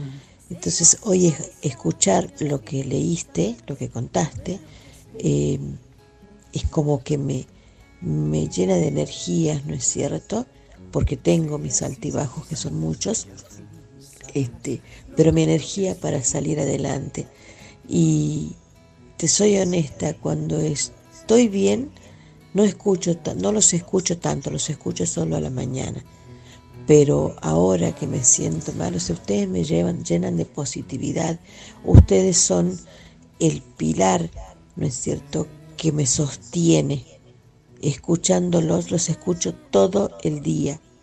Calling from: Córdoba, Argentina; de Córdoba.

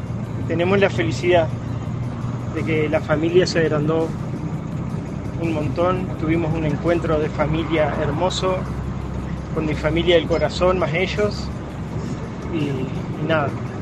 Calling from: Paraná, Entre Ríos, Argentina; de Paraná, el camionero

